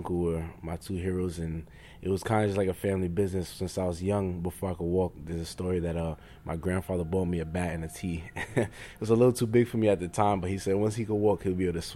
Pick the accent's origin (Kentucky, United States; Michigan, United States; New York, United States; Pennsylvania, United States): New York, United States; New York City; Well, I'm from Brooklyn, New York City.